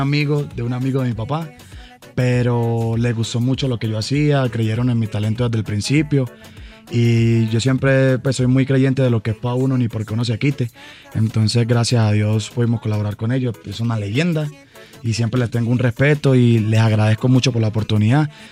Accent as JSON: {"language": "Spanish", "country": "Venezuela", "moved": "yes", "lives_now": "Medellín, Colombia", "said": "Y yo soy de Venezuela. Después nos tocó emigrar y llegamos a Medellín. Ahorita estamos viviendo en Medellín, tenemos ya 8 años."}